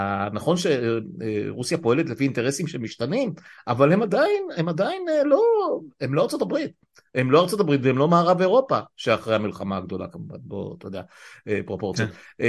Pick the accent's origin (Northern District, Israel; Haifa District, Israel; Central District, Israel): Northern District, Israel; Afula; גדלתי באפולה